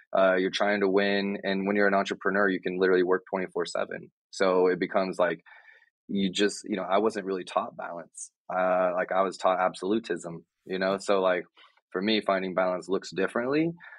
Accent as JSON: {"language": "English", "country": "DR Congo", "tie": "born or raised there", "also_born_or_lived": "Cameroon", "moved": "yes", "lives_now": "United States", "said": "I had just a very interesting upbringing in that I grew up in Africa with my family in Congo and Cameroon, like some very remote, unique places. And it really bonded us together. I came back to the U.S."}